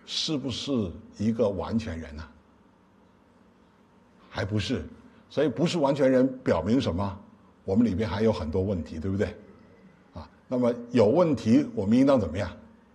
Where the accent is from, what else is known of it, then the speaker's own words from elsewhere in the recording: Beijing, China; 我是北京人，有北京人的文化。